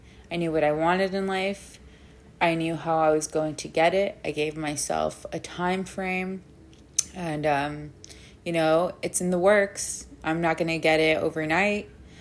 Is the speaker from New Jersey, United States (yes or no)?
no; New York City, New York, United States; I feel like as a New Yorker, my whole life, it's just fast paced